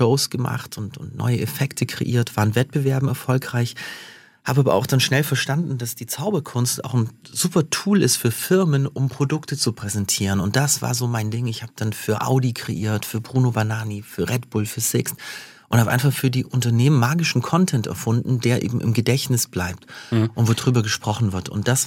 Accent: Germany; Das Magietheater steht ja in Neu-Ulm, aber ich bin aufgewachsen in der Region.

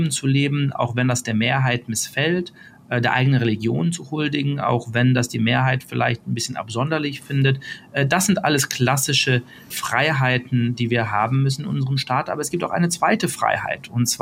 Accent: Munich, Bavaria, Germany; ich bin Münchner, in München mehr oder weniger aufgewachsen. Ich kann mich als Münchner fühlen und gleichzeitig als Deutscher und gleichzeitig als Europäer

